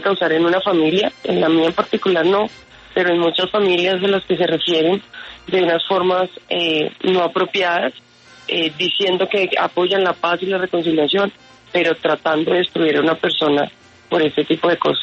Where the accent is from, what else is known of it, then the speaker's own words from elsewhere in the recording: Colombia; soy una colombiana común, común y corriente